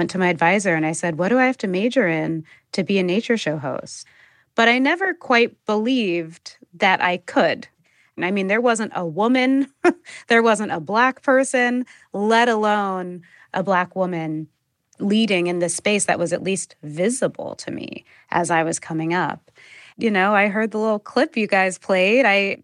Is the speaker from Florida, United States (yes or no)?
no; San Francisco, California, United States; I'm from San Francisco, and nature is just a couple hours away.